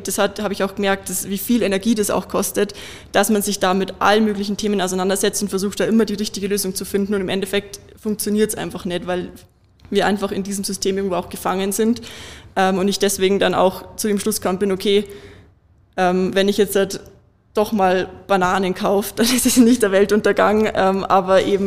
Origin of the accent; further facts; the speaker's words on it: Germany; Also ich komme aus Deutschland